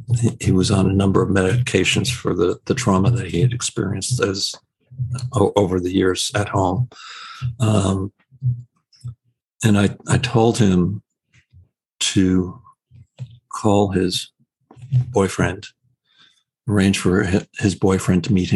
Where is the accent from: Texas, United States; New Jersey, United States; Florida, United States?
New Jersey, United States; driving around basically saying, hi, I'm from New Jersey.